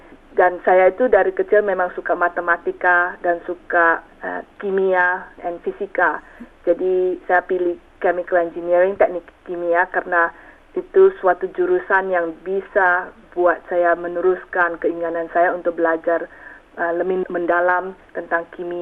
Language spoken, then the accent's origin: Indonesian; Indonesia; born there; Saya lahir di Indonesia.